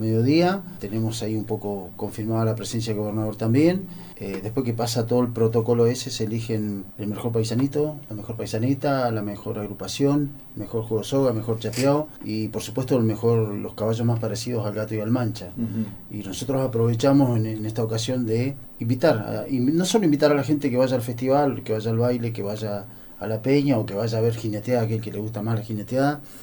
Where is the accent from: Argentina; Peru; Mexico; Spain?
Argentina; Chubut; nosotros, como decimos, ¿no?, que los que venimos los barcos también somos tan argentinos como los originarios.